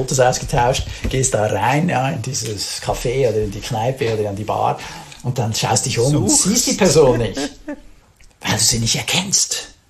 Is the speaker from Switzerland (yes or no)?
yes; Switzerland